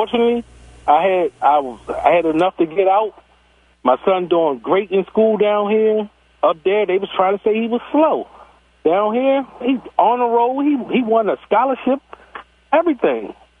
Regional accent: Baltimore, Maryland, United States; Yeah, Kim, I'm from Baltimore. I live there. I'm 50 years old now.

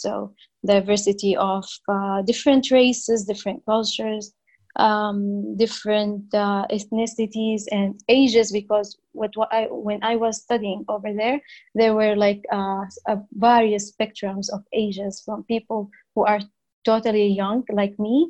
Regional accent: Saudi Arabia; English is a second language; I am a woman, a Muslim, Arab. I'm obviously from Saudi Arabia. Mm-hmm. I am a mom of two kids. I'm physically able. And I am an Arabic and English speaker. I am heterosexual.

